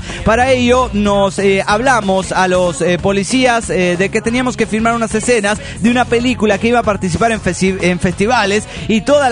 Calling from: Ecatepec, State of Mexico, Mexico; soy de PEM de Catepec, México.

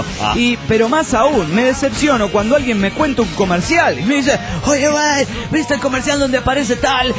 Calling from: Tijuana, Baja California, Mexico; de Tijuana!

